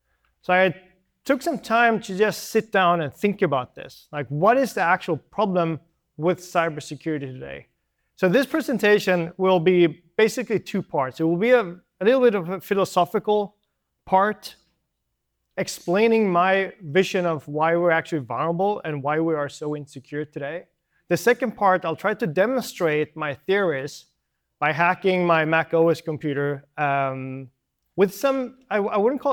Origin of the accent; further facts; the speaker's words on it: Sweden; I'm from Sweden. So if I yawn, it's because I'm jet lagged.